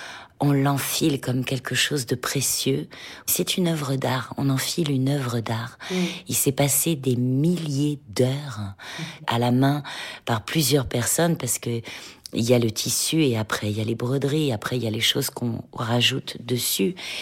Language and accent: French; France; et c'était tellement chic et tellement un plaisir d'arriver en tant que Française sur ce tapis rouge